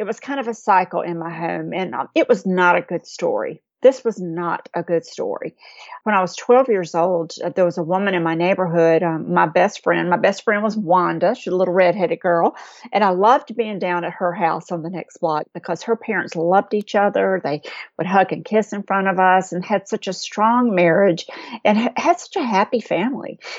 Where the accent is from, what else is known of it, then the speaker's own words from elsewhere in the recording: North Carolina, United States; But I was raised in Eastern North Carolina in a small town, and my father had a business.